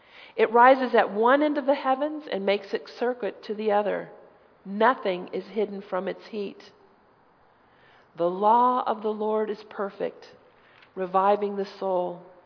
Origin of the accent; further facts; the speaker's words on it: Denver, Colorado, United States; I grew up in Denver.